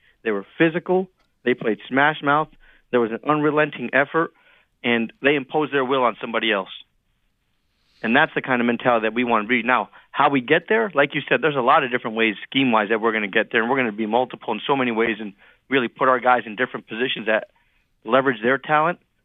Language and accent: English; Northeast, United States; And so there was a lot of personal ties, and we're both from the Northeast.